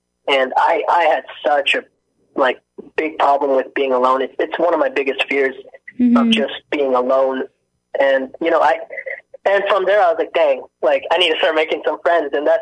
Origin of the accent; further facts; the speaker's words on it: Brampton, Ontario, Canada; also born or lived in Montreal; now in Hamilton, Canada; Born in Montreal. And then I grew up in Brampton.